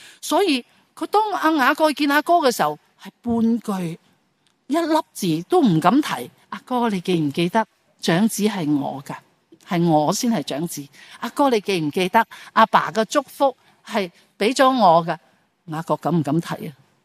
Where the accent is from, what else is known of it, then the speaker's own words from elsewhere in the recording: Guangdong, China; 我哋广东人都有句俗语的